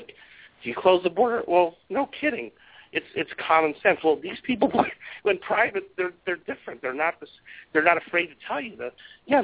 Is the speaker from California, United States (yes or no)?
yes; Hollywood, California, United States; now in Sherman Oaks, United States; being that I was born in Hollywood, California, actually, and raised mostly here, and now I'm in Sherman Oaks, only a few miles from Hollywood